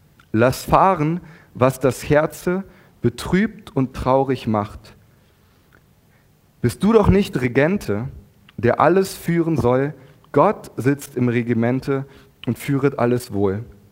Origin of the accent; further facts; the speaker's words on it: Wolfsburg, Lower Saxony, Germany; meine Heimatstadt Wolfsburg